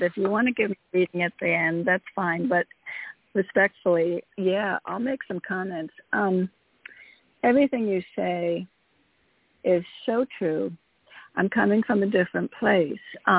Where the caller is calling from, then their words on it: Connecticut, United States; in Connecticut.